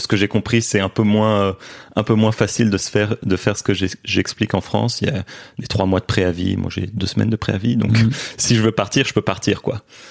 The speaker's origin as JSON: {"language": "French", "region": "Brussels", "country": "Belgium", "tie": "born or raised there", "also_born_or_lived": "Beijing", "said": "Et du coup, j'ai grandi à Bruxelles, en Belgique, mais on a vécu 3 ans avec ma famille."}